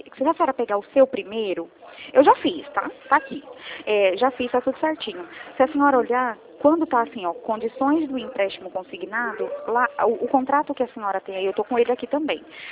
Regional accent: Brazil; Que eu falei pra senhora que eu sou brasileira, não desisto nunca.

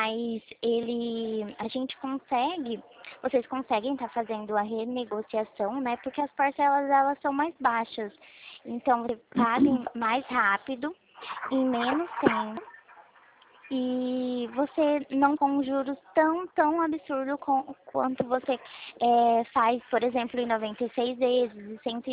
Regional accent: São Paulo, Brazil; eu sou aqui de São Paulo, tá?

